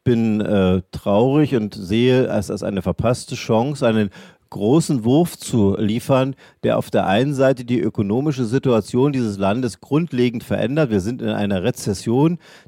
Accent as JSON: {"language": "German", "region": "Saxony", "country": "Germany", "said": "ich komme aus Sachsen."}